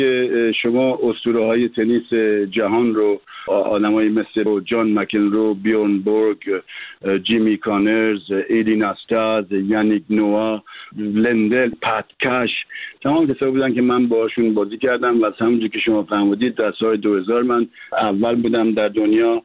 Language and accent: Persian; Tehran, Tehran Province, Iran; من تو امجدیه بزرگ شدم و اونجا باید ورزشکار میشدم